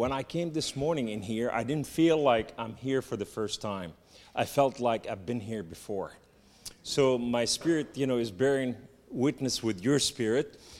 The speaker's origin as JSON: {"language": "English", "region": "the South", "country": "United States", "accent": "southern", "said": "and that's my southern accent"}